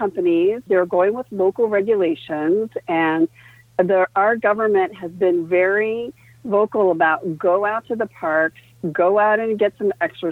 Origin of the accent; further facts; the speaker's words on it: New York, United States; So it really, as a New Yorker, it breaks my heart to see what's going on.